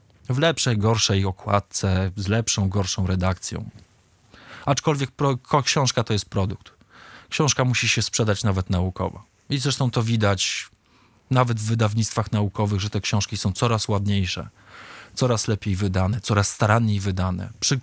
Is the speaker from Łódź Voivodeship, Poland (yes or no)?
no; Kościerzyna, Pomeranian Voivodeship, Poland; also born or lived in Gdańsk; Urodziłem się w Gdańsku, ale wychowałem do 18 roku życia w Kościerzynie.